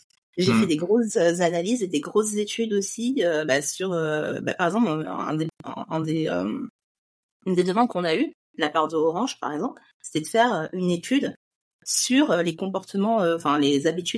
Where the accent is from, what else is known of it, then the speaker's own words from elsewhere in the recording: Trappes, Île-de-France, France; je viens de Trappes.